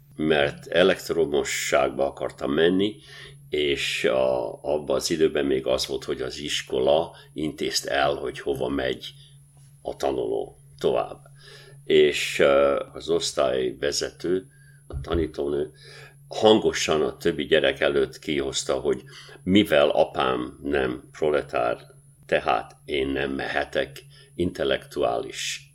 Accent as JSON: {"language": "Hungarian", "region": "Budapest", "country": "Hungary", "tie": "born or raised there", "said": "Hát én Budán születtem, Budán nőttem fel, a déli pályaudvarnál"}